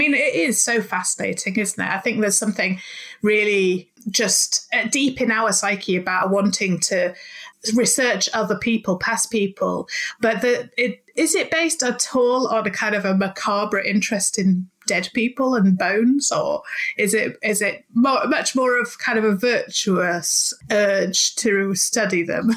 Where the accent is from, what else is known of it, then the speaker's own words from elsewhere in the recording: Leeds, Yorkshire and the Humber, United Kingdom; moved away as an adult; now in South East England; I'm from Leeds, but you can't really tell that much anymore because I came down south, married a southerner, worked at a palace and lost most of my accent.